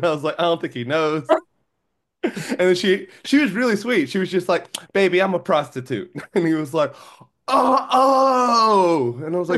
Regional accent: Philadelphia, Pennsylvania, United States; I'm from Philadelphia. I can, you know, deal with this, but place is a little sketchy.

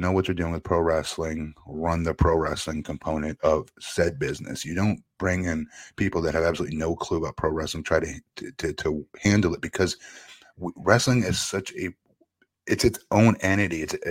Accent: Florida, United States; they were here in my home state of Florida.

